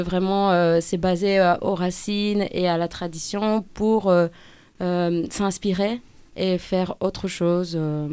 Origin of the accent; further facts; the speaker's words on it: Greece; comme je viens de la Grèce et que en fait j'ai grandi dans cette musique